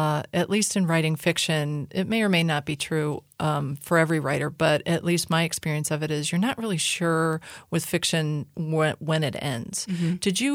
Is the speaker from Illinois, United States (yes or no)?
yes; Chicago, Illinois, United States; I remember I'm from Chicago, mm-hmm. so I grew up with the Bears and the Blackhawks and the Bulls.